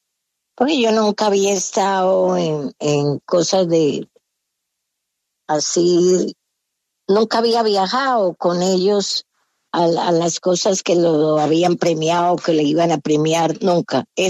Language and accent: Spanish; Medellín, Antioquia, Colombia; born there; yo nací en Medellín, en la ciudad de Medellín. Mi familia era de Titiribí por parte de mi mamá.